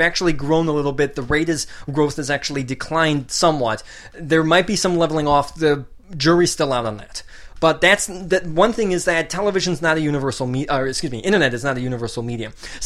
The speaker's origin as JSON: {"language": "English", "town": "Grand Rapids", "region": "Michigan", "country": "United States", "tie": "born or raised there", "said": "Michigan, okay. In Grand Rapids."}